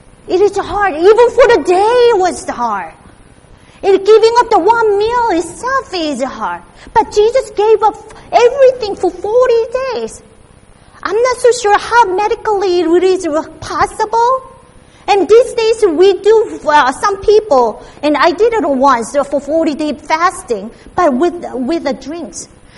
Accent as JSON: {"language": "English", "region": "California", "country": "United States", "tie": "born or raised there", "said": "And in my home state, California, too."}